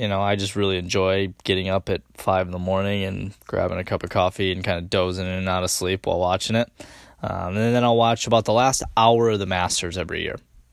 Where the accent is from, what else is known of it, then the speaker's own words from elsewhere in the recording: East Lansing, Michigan, United States; this is going to be a tough road because I'm from East Lansing. So I grew up around a lot of huge Michigan State fans.